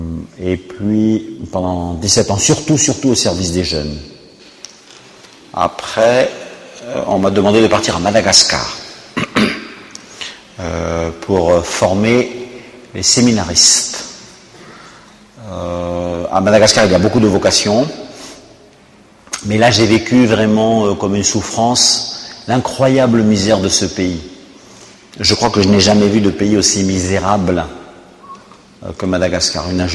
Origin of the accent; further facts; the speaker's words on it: Morocco; born there; Je suis né au Maroc il y a 54 ans, d'une famille nombreuse.